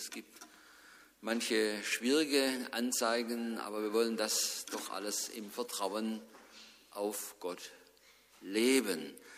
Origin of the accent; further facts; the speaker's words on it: Tuttlingen, Baden-Württemberg, Germany; in meiner Jugend, da gab es nicht viele reiche und vornehme Leute. In meiner Heimatgemeinde in Tuttlingen, da waren es meistens Arbeiter oder kleine Handwerker.